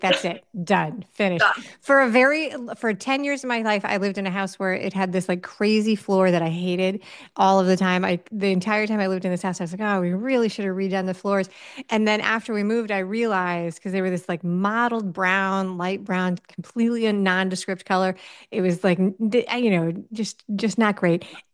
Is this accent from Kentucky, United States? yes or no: no; New York City, New York, United States; now in Miami, United States; I grew up in New York City.